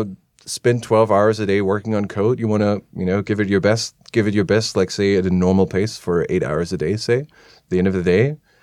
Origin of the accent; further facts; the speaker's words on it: Berlin, Germany; English is a second language; I'm from Berlin in Germany